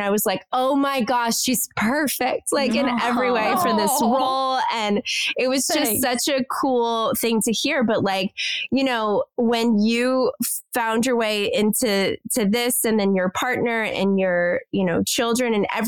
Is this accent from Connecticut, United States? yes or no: no; Kentucky, United States; I'm from Kentucky, so I'm from the South.